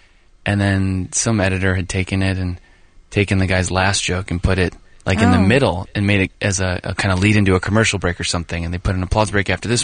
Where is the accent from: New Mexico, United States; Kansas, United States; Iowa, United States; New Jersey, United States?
New Jersey, United States; I think, even though I'm from Jersey, I still could use a little help.